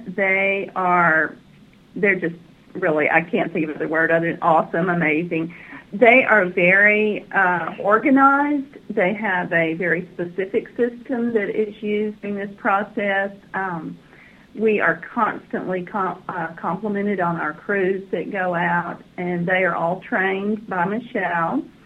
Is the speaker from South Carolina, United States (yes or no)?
no; Texas, United States; Well, I'm originally from East Texas. I grew up in small towns in East Texas